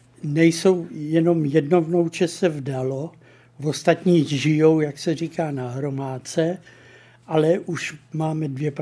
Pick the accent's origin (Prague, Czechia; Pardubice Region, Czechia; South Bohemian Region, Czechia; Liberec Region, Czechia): Liberec Region, Czechia; Liberec; Já jsem Liberečák, předválečný Liberečák